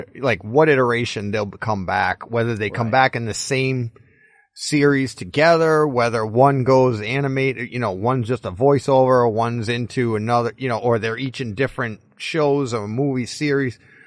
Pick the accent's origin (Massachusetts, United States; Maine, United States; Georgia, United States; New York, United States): Massachusetts, United States; accent: Boston; That's my Boston accent right there. Go figure.